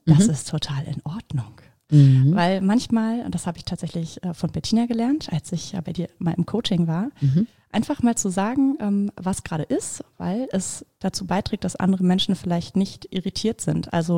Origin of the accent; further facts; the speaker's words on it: Bremen, Germany; weil ich bin halt in Bremen geboren und aufgewachsen. Meine Familie lebt da, mein Freund ist